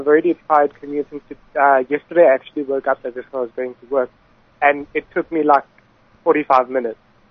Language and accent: English; Pietermaritzburg, KwaZulu-Natal, South Africa; KZN, Pietermaritzburg.